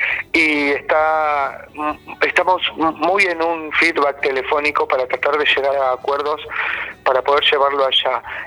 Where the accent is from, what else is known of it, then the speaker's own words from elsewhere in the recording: Ezeiza, Buenos Aires Province, Argentina; also born or lived in Mar del Plata; sur del Gran Buenos Aires, Ezeiza